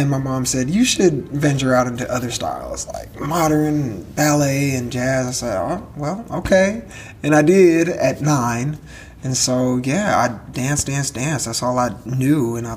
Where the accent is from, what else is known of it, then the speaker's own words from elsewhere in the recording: Linden, New Jersey, United States; I grew up in Linden, New Jersey.